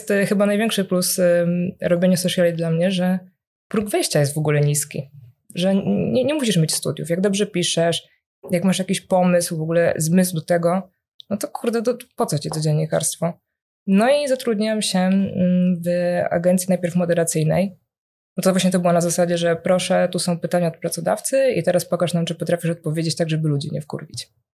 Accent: Łódź, Łódź Voivodeship, Poland; ja w ogóle myślałam, że ja całe życie będę mieszkać w tej Łodzi, jak większość osób z tego mojego rodzinnego miasta.

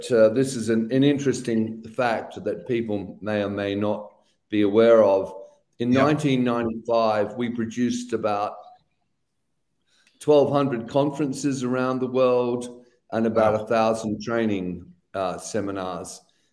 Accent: Western Australia, Australia; Yes, I come from Western Australia.

